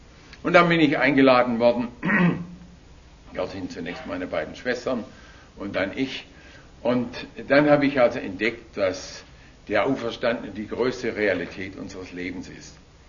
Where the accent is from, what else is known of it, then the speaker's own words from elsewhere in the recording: Stuttgart, Baden-Württemberg, Germany; Ich bin in Stuttgart aufgewachsen und zwar in einem Elternhaus, wo man sonntags nicht in den Gottesdienst ging.